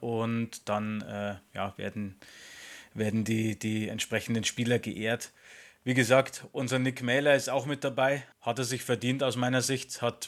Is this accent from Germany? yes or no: yes; Regensburg, Bavaria, Germany; bei uns daheim in Regensburg.